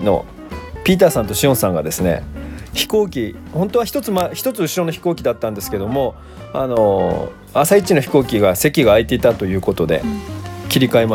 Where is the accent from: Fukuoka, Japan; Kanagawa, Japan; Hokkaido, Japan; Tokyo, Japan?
Fukuoka, Japan; Iizuka; なんで僕の出身の福岡の飯塚とかの完全に積もってましたんで